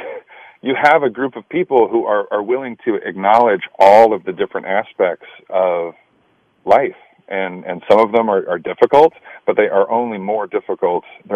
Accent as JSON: {"language": "English", "town": "Sacramento", "region": "California", "country": "United States", "tie": "born or raised there", "said": "Yeah, man, I grew up in Sacramento, California. I did theater in high school."}